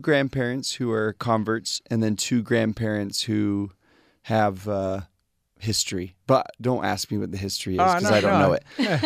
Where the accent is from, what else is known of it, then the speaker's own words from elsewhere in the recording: Sugar Land, Texas, United States; I'm from Texas, Sugarland, Texas.